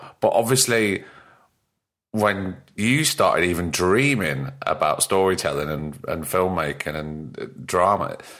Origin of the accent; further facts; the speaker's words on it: Blackpool, North West England, United Kingdom; Mate, I'm born and bred in Blackpool.